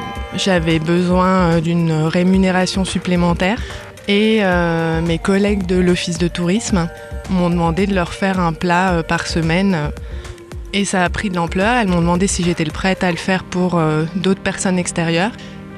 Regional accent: Argentière, Auvergne-Rhône-Alpes, France; now in Servoz, France; j'habite à Servoze depuis 15 ans. Je suis originaire de la vallée dans le sens où j'ai grandi à Argentière. Mes parents avaient un restaurant à Argentière qui était le restaurant chez Luigi. Et donc, j'ai toujours vécu avec un papa donc italien

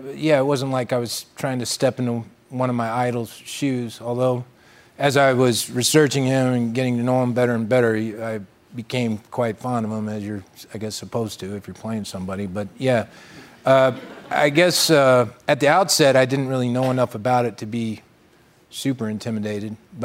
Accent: Kentucky, United States; Yeah, I mean, I grew up in Kentucky, so... thank you. It's just below the Mason-Dixon line.

